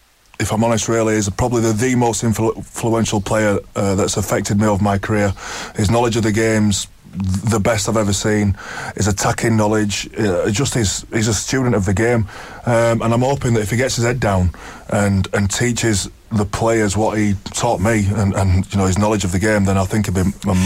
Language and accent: English; England, United Kingdom; as an Englishman